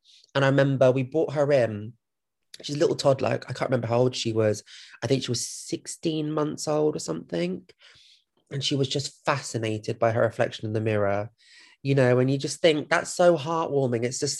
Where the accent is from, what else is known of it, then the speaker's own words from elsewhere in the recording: Thailand; I'll be honest, I'm from Thailand, so what do you expect, you know?